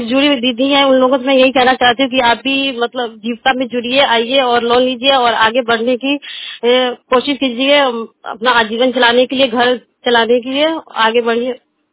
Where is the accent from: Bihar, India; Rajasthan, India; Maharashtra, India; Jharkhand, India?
Bihar, India; Bara Jagannath; मैं बारा जगन्नाथ की रहने वाली हूँ।